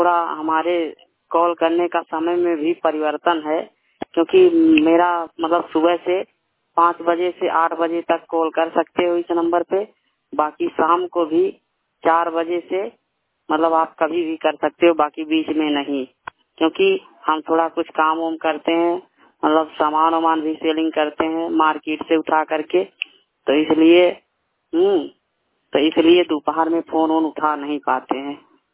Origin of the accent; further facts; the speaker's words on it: Siddharthnagar, Uttar Pradesh, India; now in Delhi, India; हम इस समय दिल्ली कंझौला में रहते हैं। मेरा गांव है यूपी सिद्धार्थ नगर।